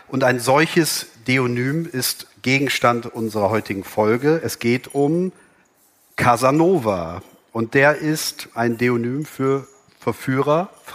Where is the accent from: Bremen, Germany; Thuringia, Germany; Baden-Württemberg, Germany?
Bremen, Germany; born there; Stimmt, ich bin gebürtiger Bremer.